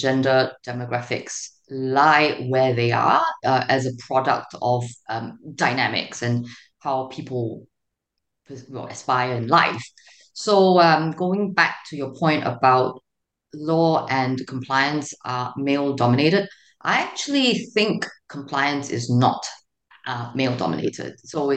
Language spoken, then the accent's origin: English; Singapore; I grew up in Singapore, which is a pretty small place, and a very middle class upbringing.